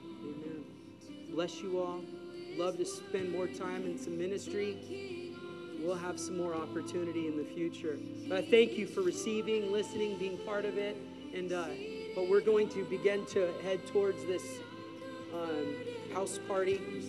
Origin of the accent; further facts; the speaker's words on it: Los Angeles, California, United States; I ran with knuckleheads and thugs when I grew up in Los Angeles.